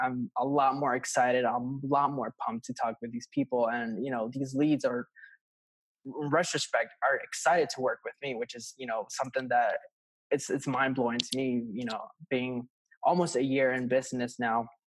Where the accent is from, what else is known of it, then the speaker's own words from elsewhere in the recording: Puerto Rico; I was living in Puerto Rico. I am from Puerto Rico, born and raised.